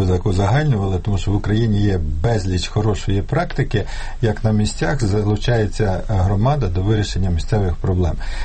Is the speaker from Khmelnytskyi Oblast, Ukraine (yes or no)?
yes; Khmelnytskyi, Khmelnytskyi Oblast, Ukraine; у моєму рідному місті Хмельницькому